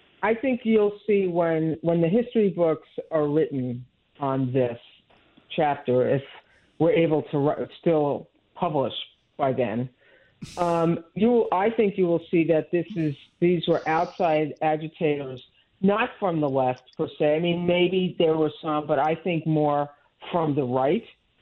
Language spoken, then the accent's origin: English; New York, United States; I grew up on Long Island. The South Shore was a hotbed for the Klan.